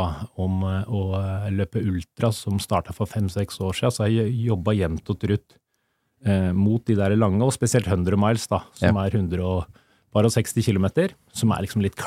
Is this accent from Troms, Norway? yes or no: no; Innlandet, Norway; selv om jeg vokste opp på Hedemarken